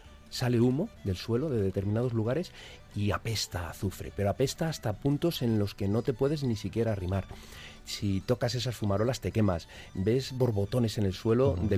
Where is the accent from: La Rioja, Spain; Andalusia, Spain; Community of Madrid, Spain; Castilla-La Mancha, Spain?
Community of Madrid, Spain; Madrid; Pues yo soy de Madrid, pero sí. Estoy rodeado por Islandia esta vez.